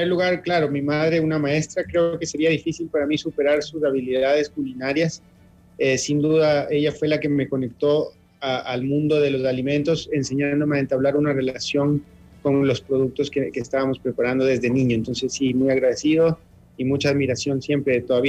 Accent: Ecuador; Lo importante es sentirnos capaces de hacerlo como seres humanos, en este caso como ecuatorianos

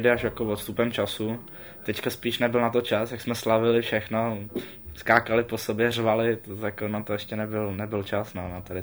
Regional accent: Tábor, South Bohemian Region, Czechia; Ano, jsem z Tábora.

